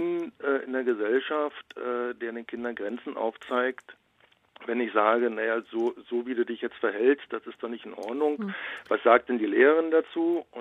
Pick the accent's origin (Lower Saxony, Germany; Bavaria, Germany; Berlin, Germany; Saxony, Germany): Berlin, Germany; Also ich komme nun aus Berlin, aus dem Prenzlberg, also auch einer Hochburg der Selbstbestimmung.